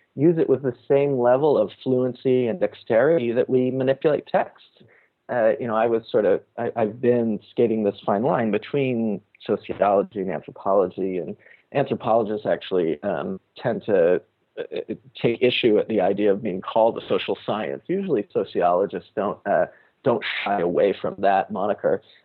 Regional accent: United States; being an American and having this interest in poverty and in international development

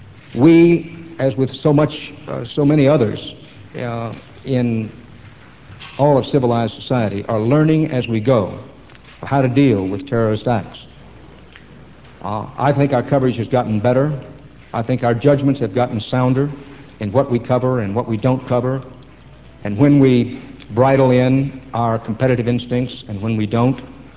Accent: Texas, United States; Those of you who know my home state, there's a huge ranch called the King Ranch.

